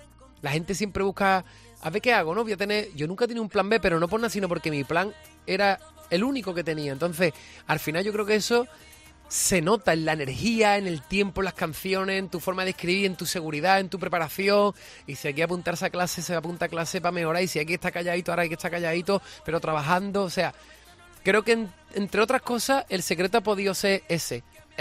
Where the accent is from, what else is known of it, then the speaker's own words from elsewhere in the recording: Cádiz, Andalusia, Spain; ser el pregonero del carnaval de Cádiz, pregonar el carnaval de mi tierra, es demasiado